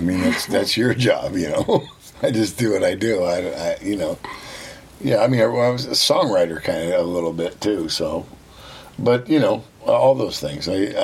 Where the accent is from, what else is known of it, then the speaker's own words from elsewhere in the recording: Strawberry, California, United States; and I grew up in Strawberry Point, which is in the Mill Valley School District, but it's not strictly in Mill Valley.